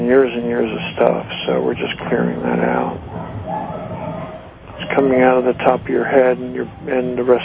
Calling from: Nevada, United States; I'm calling you from Nevada.

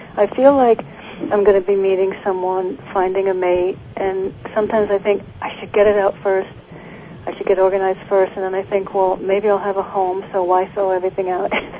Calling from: Connecticut, United States; I'm in Connecticut.

